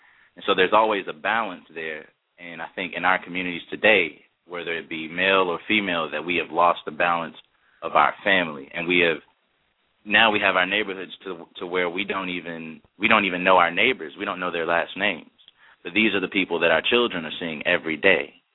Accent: Memphis, Tennessee, United States; I always tell people, they're like, where are you from? I say, Memphis.

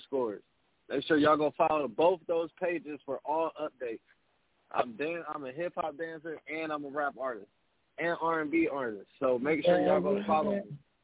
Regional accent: Cleveland, Ohio, United States; You know, I'm from Cleveland 216.

